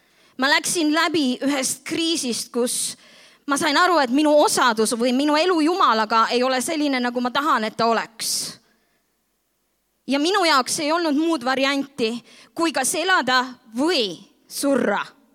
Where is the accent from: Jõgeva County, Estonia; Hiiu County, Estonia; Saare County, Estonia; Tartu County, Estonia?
Hiiu County, Estonia; ma olen sündinud ja kasvanud Hiiumal. Ma olin 8-aastane, kui ma sain päästetud.